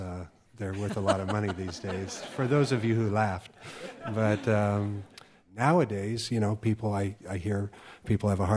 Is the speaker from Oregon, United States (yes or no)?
yes; Milwaukie, Oregon, United States; I grew up here in Milwaukee, Oregon